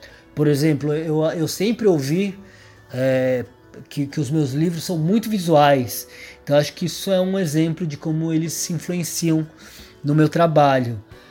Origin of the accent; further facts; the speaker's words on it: São Paulo, Brazil; eu sou filho único, cresci em São Paulo, em um apartamento nos anos 80 e 90